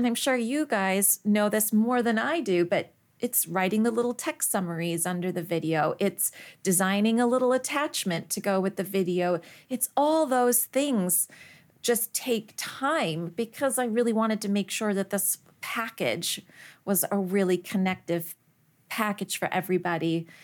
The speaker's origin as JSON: {"language": "English", "country": "United Kingdom", "said": "But then I also realized I'm British with no chin, and it's an ugly cry."}